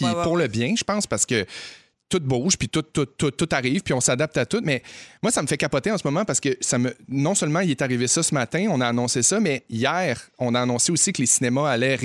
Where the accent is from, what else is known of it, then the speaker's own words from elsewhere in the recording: Quebec, Canada; même à 9 ans, je me souviens, j'étais tout petit, puis je prenais l'autobus scolaire, l'autobus de ville très, très rapidement chez nous au Saguenay.